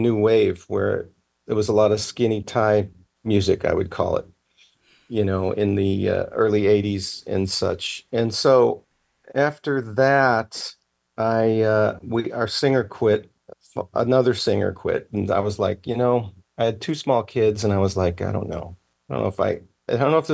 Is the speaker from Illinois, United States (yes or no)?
yes; Geneva, Illinois, United States; also born or lived in Chicago; And yeah, and growing up, my brothers and I, then we moved from Chicago to Geneva, which is directly west, and pretty much grew up there.